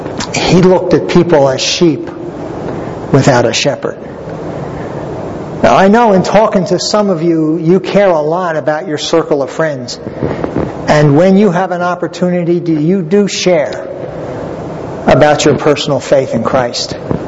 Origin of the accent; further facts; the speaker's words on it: Philadelphia, Pennsylvania, United States; Hey, I grew up in Philly. I grew up with a basketball in my hand.